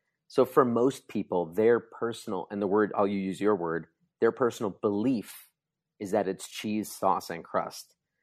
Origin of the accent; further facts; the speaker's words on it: New Jersey, United States; I grew up in New Jersey. I love pizza in New Jersey.